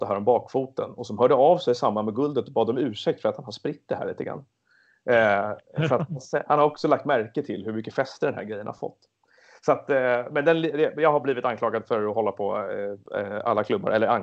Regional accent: Stockholm, Stockholm County, Sweden; Och jag är själv uppväxten på Gärdet i Stockholm.

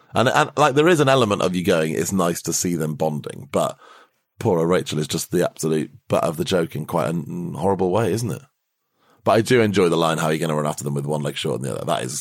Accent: United Kingdom; As a Brit watching this, even now, it's quite hard to get your head around how that would stop him paying.

